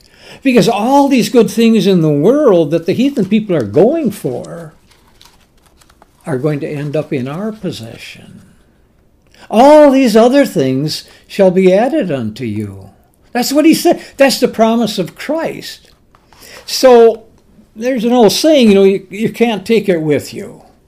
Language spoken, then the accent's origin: English; La Crosse, Wisconsin, United States; He was pastor of the church that I grew up in La Crosse.